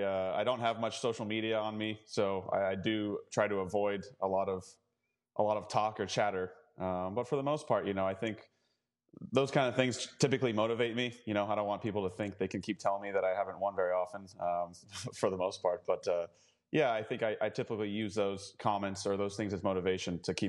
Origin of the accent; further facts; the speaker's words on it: United States; You know, being an American, growing up and playing Parkland golf